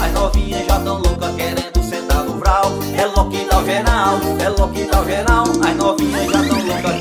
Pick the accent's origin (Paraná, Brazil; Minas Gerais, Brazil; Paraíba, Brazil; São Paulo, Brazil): Paraíba, Brazil; Patos; Quero mandar um abraço aí pra minha cidade natal, Patos na Paraíba.